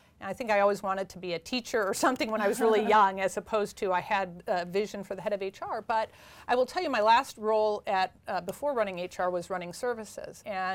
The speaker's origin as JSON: {"language": "English", "town": "Brookfield", "region": "Wisconsin", "country": "United States", "tie": "born or raised there", "said": "Well, I grew up in Brookfield, Wisconsin."}